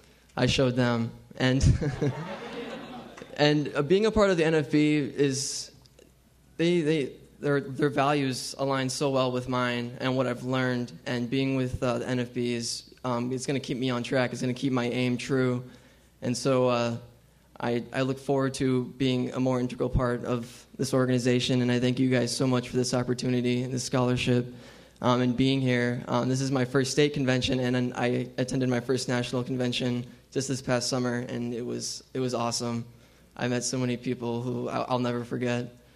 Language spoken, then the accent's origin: English; California, United States; born there; also born or lived in Arizona / Illinois / Colorado / Arkansas; growing up, I moved around a lot. I was born in California. I moved to Arizona, then to Illinois, then to Colorado, then to Arkansas, then to Washington, then back to Illinois.